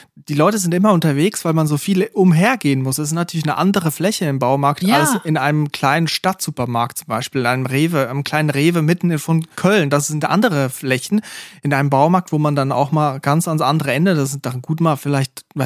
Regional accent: Switzerland; da in der Region, wo ich herkomme, an der A1 in der Schweiz, wo jedes Dorf auch gleich ist

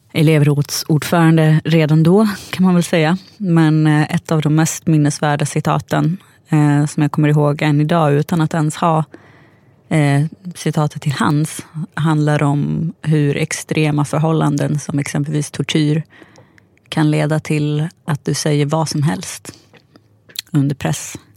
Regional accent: Gävle, Gävleborg County, Sweden; born there; Jag var folkbokförd i Sandviken när jag föddes, men jag är egentligen född på Gävle lasarett.

